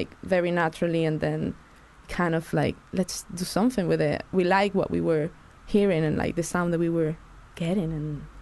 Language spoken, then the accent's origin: English; Venezuela; I'm from Venezuela.